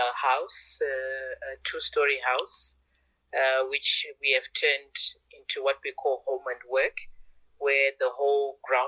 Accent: Zimbabwe; born there; Yes, I was born in Zimbabwe.

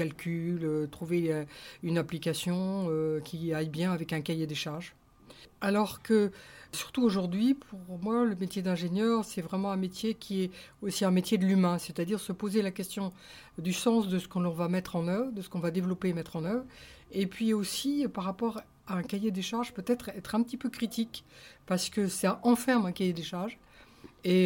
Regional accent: Roubaix, Hauts-de-France, France; je me suis souvenu de mes origines parce que je suis de Roubaix. Et j'ai eu envie de toucher à l'univers du textile. J'ai grandi entouré de toutes les cheminées d'usines à Roubaix.

